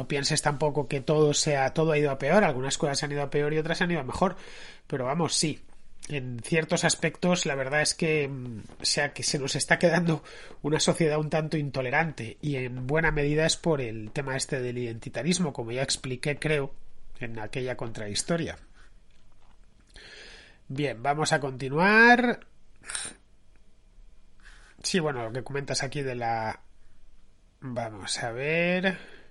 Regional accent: Madrid, Community of Madrid, Spain; No soy en eso, no soy un buen madrileño.

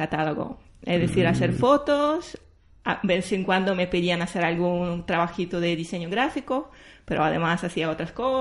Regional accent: Latvia; Spanish is a second language; moved away as an adult; now in Spain; Bueno, pues yo vengo de Letonia, estoy aquí en España, he estudiado Bellas Artes

